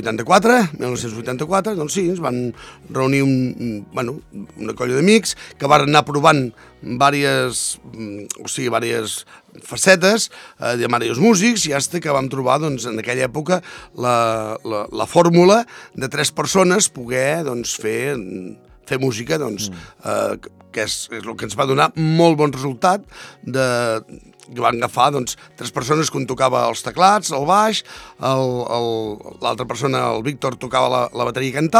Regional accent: Besalú, Catalonia, Spain; Jo, per exemple, que sóc de Besalú, doncs, clar, era un poble petit

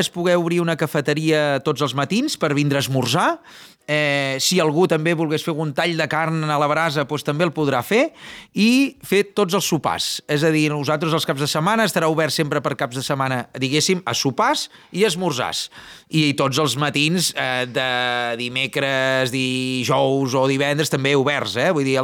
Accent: Vilafant, Catalonia, Spain; em sento vilafantenc, encara que tinguem el restaurant a Pont de Molins, però som de les Forques, som de Vilafant, i això m'agrada

